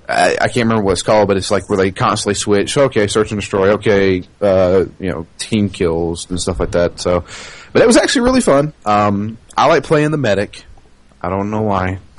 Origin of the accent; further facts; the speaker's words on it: the South, United States; Apparently, because I'm from the South, Ken thinks that I like hunting.